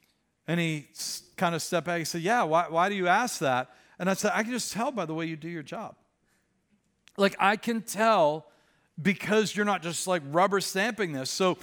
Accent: Pittsburgh, Pennsylvania, United States; I grew up in Pittsburgh, and we learned how to drive in snow

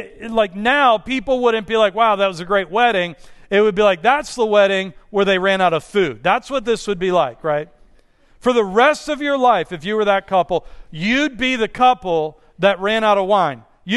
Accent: Pittsburgh, Pennsylvania, United States; I get to learn and eat foods that I didn't even know they existed growing up in Pittsburgh

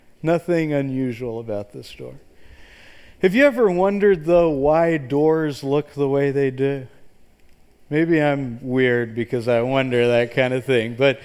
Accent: the South, United States; Maybe it's because I'm from the South, but I love to go to Chick-fil-A

